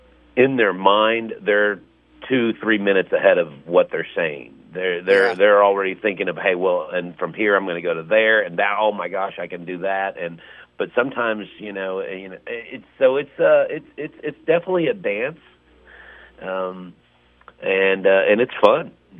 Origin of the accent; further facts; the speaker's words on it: Dallas, Texas, United States; Well, I grew up in Dallas, Fort Worth. I've been a Dallas Cowboy fan since I was a kid.